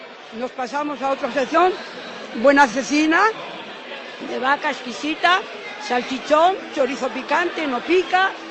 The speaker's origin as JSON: {"language": "Spanish", "town": "Valderas", "region": "Castile and León", "country": "Spain", "said": "De Valderas, somos leoneses"}